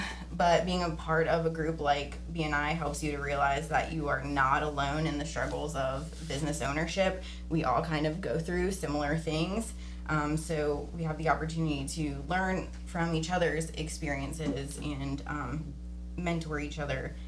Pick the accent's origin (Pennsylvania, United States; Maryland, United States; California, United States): Pennsylvania, United States; now in Effingham, United States; I've lived in Effingham since 2018. I'm originally from Pennsylvania, but Effingham is where I've really flourished